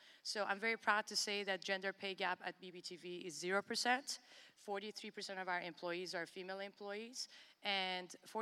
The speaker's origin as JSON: {"language": "English", "town": "Tehran", "region": "Tehran Province", "country": "Iran", "tie": "born or raised there", "lives_now": "Canada", "said": "I was born in Iran, in Tehran, during the war and the revolution. And as a kid growing up in Iran, we had access to a limited number of channels."}